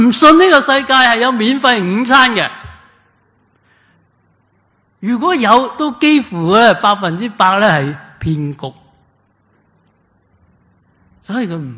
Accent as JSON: {"language": "Cantonese", "country": "Australia", "said": "你同我作为澳洲人"}